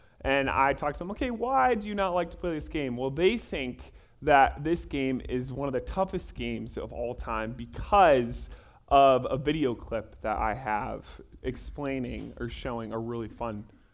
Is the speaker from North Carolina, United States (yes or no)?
no; Michigan, United States; And I'm originally from Michigan, and people always ask, are you going to go back to Michigan?